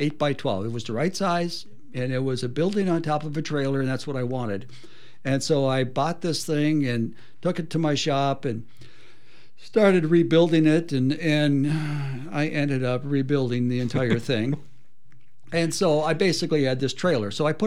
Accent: Ishpeming, Michigan, United States; because I grew up, my hometown had a ski jumping tournament in Ishpeming

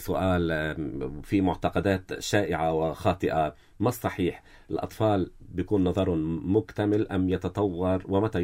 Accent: Lebanon; خصوصي نحن كلبنانيين

